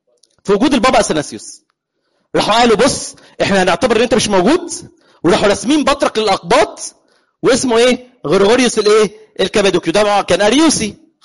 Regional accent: Egypt; احنا مصريين عندنا الناس على الدينيه دي قويه جدا، واحنا ارتباطنا بالكنيسه حلو قوي.

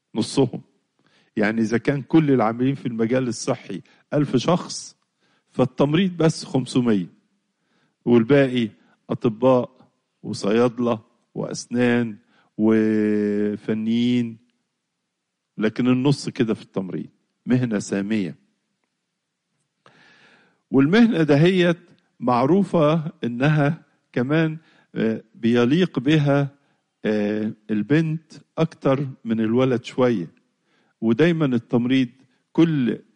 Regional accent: Egypt

